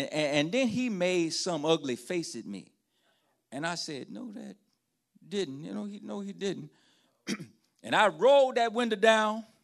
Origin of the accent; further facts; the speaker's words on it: East Coast, United States; I'm from the East Coast. And I look like I'm civilized. But I'm a city boy.